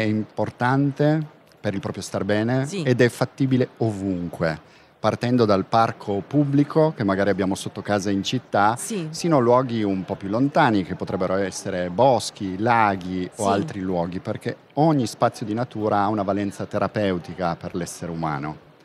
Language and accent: Italian; Piedmont, Italy; mi faceva vivere dei cammini nella valle in cui sono cresciuto, in Val Chiusella, in un paese di 500 abitanti.